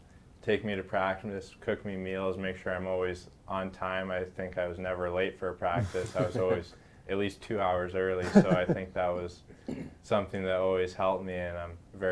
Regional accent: Vancouver, British Columbia, Canada; Just growing up in Vancouver, we always had a little bit of everything.

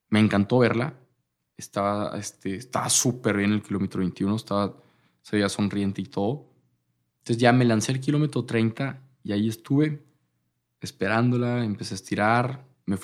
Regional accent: Torreón, Coahuila, Mexico; now in Monterrey, Mexico; Yo soy de Torreón

